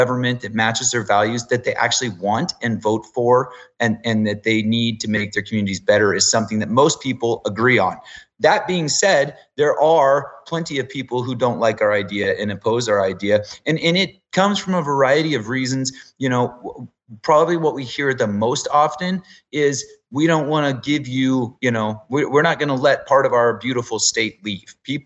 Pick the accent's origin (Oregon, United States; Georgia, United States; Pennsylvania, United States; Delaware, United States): Oregon, United States; I've lived my whole life here. I was born and raised in Oregon. I've lived on the east side. I've lived on the west side. I was born in Southern Oregon.